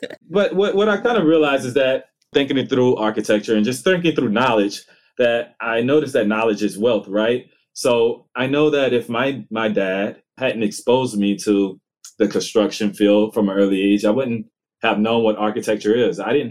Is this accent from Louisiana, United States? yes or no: yes; Franklin, Louisiana, United States; I myself, I'm a Southerner. So I grew up, I was born and raised in Louisiana. So a little small, quaint town called Franklin, Louisiana, actually.